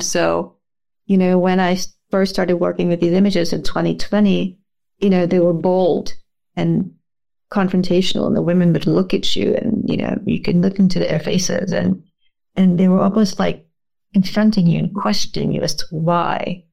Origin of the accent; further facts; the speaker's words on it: Trinidad & Tobago; comes from my experience as a kid growing up in Trinidad